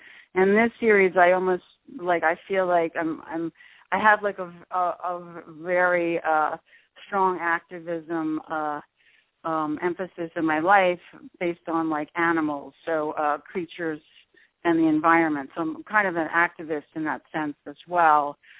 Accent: Baltimore, Maryland, United States; also born or lived in Chesapeake Beach, Maryland; Well, it's down near Washington, D.C. I grew up in Baltimore and Chesapeake Beach, Maryland.

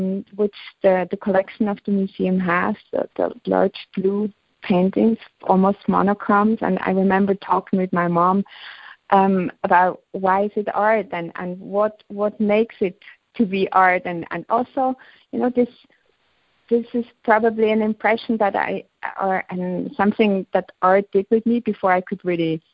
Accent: Basel, Basel-Stadt, Switzerland; And I grew up in Basel, and Basel has a very rich museum and scene.

